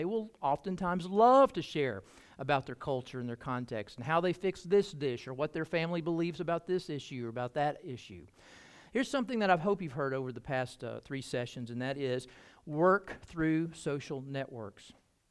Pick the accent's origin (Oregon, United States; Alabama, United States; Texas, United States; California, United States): Alabama, United States; Birmingham; also born or lived in Kentucky; growing up in Birmingham, where the best barbecue in the world exists, I love my barbecue, and I love it more now than when I lived in Kentucky.